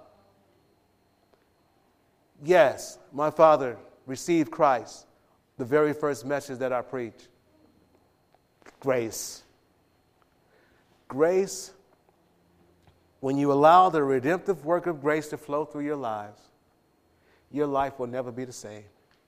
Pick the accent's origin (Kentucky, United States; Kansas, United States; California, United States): California, United States; Watts; My life, I'm from the Jordan Down Projects in Watts.